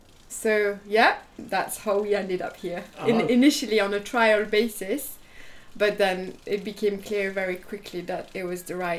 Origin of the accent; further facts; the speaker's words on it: Belgium; moved away as an adult; also born or lived in London; now in United Kingdom; And I lived in London for 10 years and was very much set on London as being my new home after growing up in Belgium.